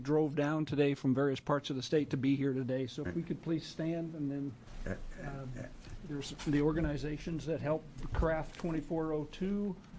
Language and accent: English; Heppner, Oregon, United States; now in Sisters, United States; I'm living in Sisters right now, going back and forth. I actually grew up in Heppner. I was born in Heppner, so I know.